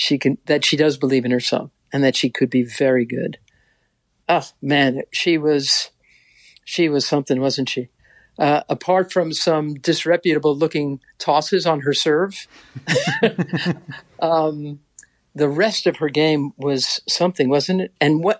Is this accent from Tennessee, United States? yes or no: no; Queens, New York, United States; I've loved being in Queens these last few weeks. I'm a chick from Queens.